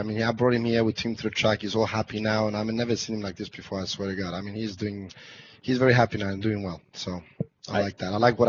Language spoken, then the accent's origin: English; Cyprus; We're from Cyprus